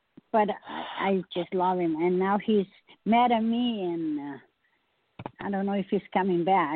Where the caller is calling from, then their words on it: Brentwood, California, United States; I'm from Brentwood, California.